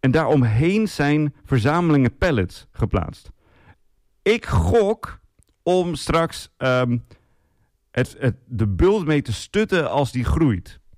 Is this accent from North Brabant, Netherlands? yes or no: no; Assen, Drenthe, Netherlands; het Bartjebeeld in Drenthe, Assen, waar ik vandaan kom, is materieel erfgoed.